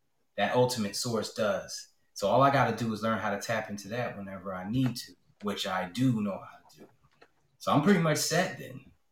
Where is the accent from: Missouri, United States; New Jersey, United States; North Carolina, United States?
New Jersey, United States; moved away; Just for those who don't know, I'm from New Jersey. I lived there my whole life up until 2 years ago.